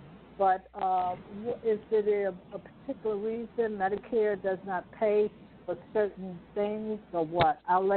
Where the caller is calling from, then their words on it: New Jersey, United States; I'm calling from New Jersey.